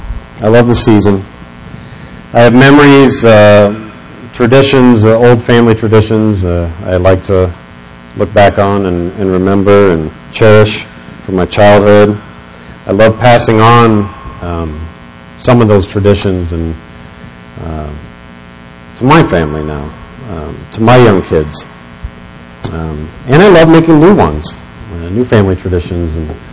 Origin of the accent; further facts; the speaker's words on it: Kansas City, Missouri, United States; my hometown, Kansas City Royals